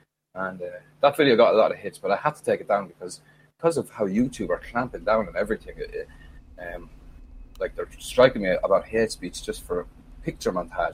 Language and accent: English; Ireland; Well, growing up in Ireland, I had a nice childhood. I grew up in a nice area.